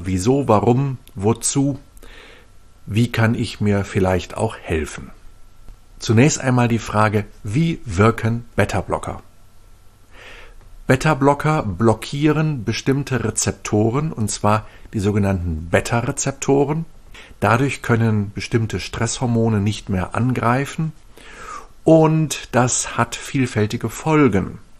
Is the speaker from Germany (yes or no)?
yes; Northern Germany, Germany; ich komme hier aus Norddeutschland, da gehen viele Menschen segeln